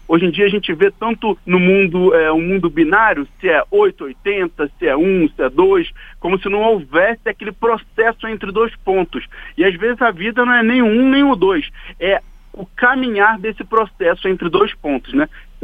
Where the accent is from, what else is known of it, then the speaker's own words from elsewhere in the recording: Rio de Janeiro, Brazil; born there; now in Brasília, Brazil; Eu digo assim, eu não nasci em Brasília, mas meu coração é brasiliense. Eu nasci no Rio, né? Mas meu coração é brasiliense, então eu me considero brasiliense.